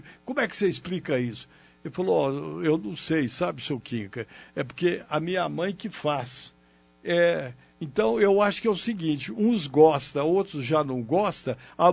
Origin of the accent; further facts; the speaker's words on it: Minas Gerais, Brazil; Falo de Minas, do povo mineiro, dessa roça onde eu nasci, né? E onde eu me criei, da Minas Rural, que eu costumo dizer, né?